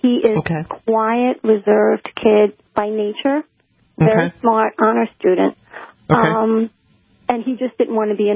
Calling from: New York, United States; I'm calling from New York, so he went to a Catholic elementary school and then chose his high school.

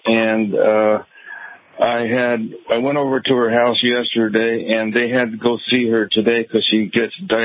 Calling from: El Cerrito, California, United States; I'm from El Cerrito, about 4 to 6 miles from Oakland and Berkeley.

